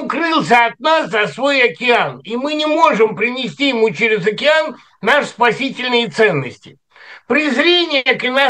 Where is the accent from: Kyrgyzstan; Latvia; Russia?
Kyrgyzstan; хотя я и киргиз